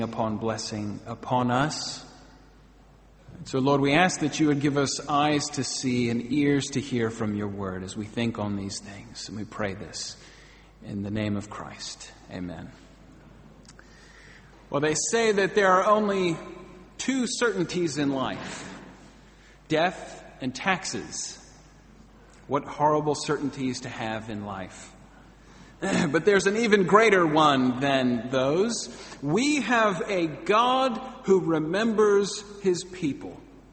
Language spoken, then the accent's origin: English; Atlanta, Georgia, United States; And he played for my hometown teams. He played for the Atlanta Braves and the Atlanta Falcons.